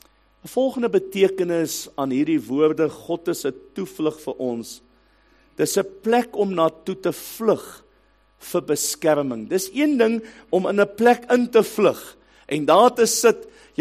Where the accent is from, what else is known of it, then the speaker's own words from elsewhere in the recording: Eastern Cape, South Africa; En waar ek vandaan kom in die Ooskaap, daar in die potensie vallei.